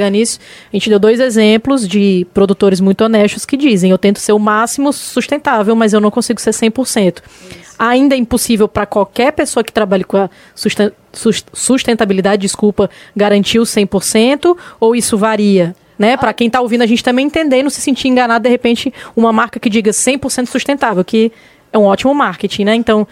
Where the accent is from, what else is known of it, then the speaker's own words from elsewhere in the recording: Brazil; eu sou brasileiro